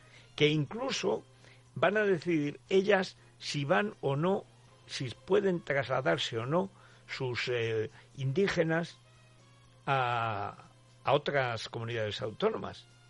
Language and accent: Spanish; Aragon, Spain; pues se planta en Teruel, en mi pueblo.